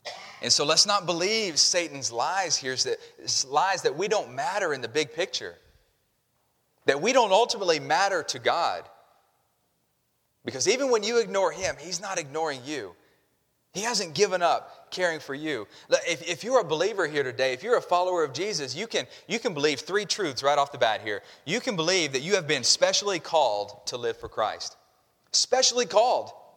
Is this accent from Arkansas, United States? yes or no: yes; Fayetteville, Arkansas, United States; Well, I know where I'm from in Arkansas. If people ask me where I'm from, I say, I'm near Fayetteville, Ark